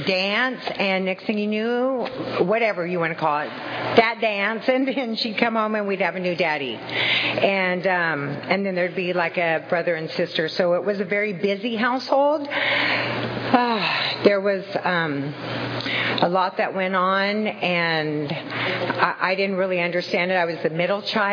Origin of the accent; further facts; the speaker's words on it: Fresno, California, United States; So I was born and raised in Fresno, and my mom was an absolute alcoholic drug addict